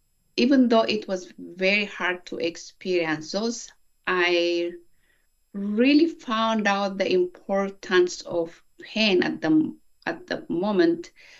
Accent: Oromia, Ethiopia; I was born and raised in Oromia State, Ethiopia, where my ethnic background being Oromo, my Christian belief, and also being a woman

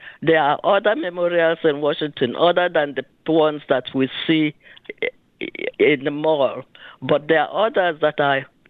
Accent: Nigeria; now in United States; lived in America longer than I have lived in Nigeria. So, of course, I'm influenced by what I see and by being an American, which I have to say that I'm very proud that I am an American, and I'm also proud that I'm a Nigerian, too.

